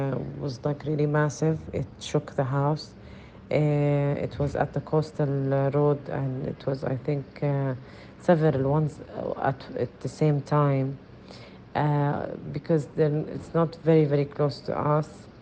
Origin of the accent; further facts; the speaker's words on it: Gaza City, Gaza Strip, Palestine; I live in Gaza City, in the western side of Gaza City, and I'm living with my family